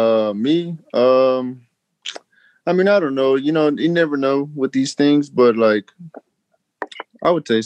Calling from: Houston, Texas, United States; I'm coming from Houston, and I wanted to say, what's up, Ian?

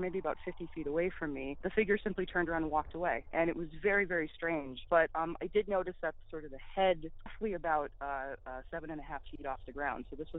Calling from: Massachusetts, United States; Hi, I'm calling from Massachusetts. I'm a performer, and in 2001, I was working with a local Halloween attraction.

